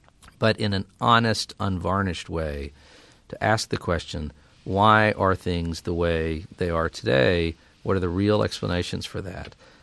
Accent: Mississippi, United States; also born or lived in Arkansas; Well, I am a kid from the Mississippi Delta. I was born on the Arkansas side of the Mississippi River in the fall of 1964

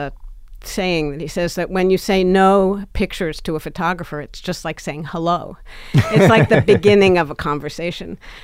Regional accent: New York City, New York, United States; I grew up in New York City. I went to shows all the time with my family.

